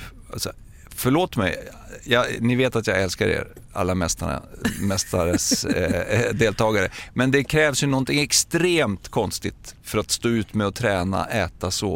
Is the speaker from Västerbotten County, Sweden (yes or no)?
yes; Skellefteå, Västerbotten County, Sweden; Jag växte upp i Skellefteå, det var ju mina viktiga år.